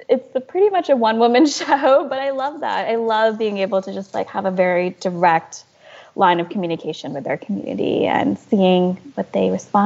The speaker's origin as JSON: {"language": "English", "region": "Delaware", "country": "United States", "tie": "born or raised there", "said": "even as growing up in Delaware, you know, people who were I would say more sustainably focused tend to be a little bit more country granola."}